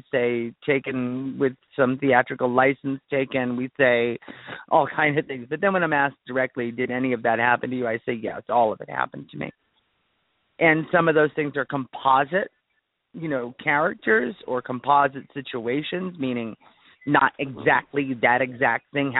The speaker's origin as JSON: {"language": "English", "region": "New Hampshire", "country": "United States", "tie": "born there", "said": "I was born in New Hampshire."}